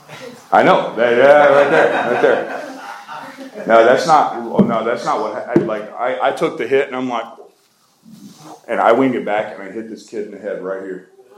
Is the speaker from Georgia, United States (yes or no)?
no; Jackson, Tennessee, United States; I'm from Jackson, Tennessee.